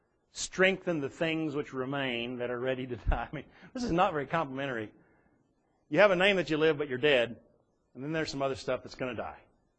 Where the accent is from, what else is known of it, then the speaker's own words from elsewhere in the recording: Direct, Texas, United States; I go back to the little Baptist church that I grew up in Direct, Texas.